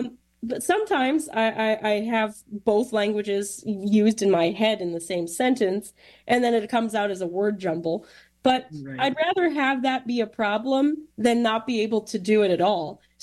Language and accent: English; Detroit, Michigan, United States; my experience as a Francophone growing up in Metro Detroit.